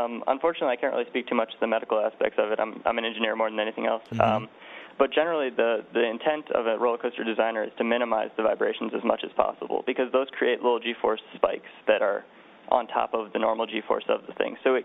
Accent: Toledo, Ohio, United States; I grew up in Toledo, Ohio, which is just a short drive away from Cedar Point, which is one of the biggest parks in the nation.

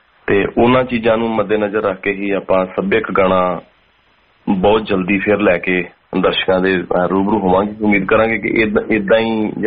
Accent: Batala, Punjab, India; moved away as an adult; now in Brisbane, Australia; ਮੈਂ ਮੇਰਾ ਪਿਛੋਕੜ ਹੈਗਾ ਜੀ ਬਟਾਲੇ ਤੋਂ, ਮੈਂ ਬਿਲੋਂਗ ਕਰਦਾ ਡਿਸਟ੍ਰਿਕਟ ਗੁਰਦਾਸਪੁਰ।

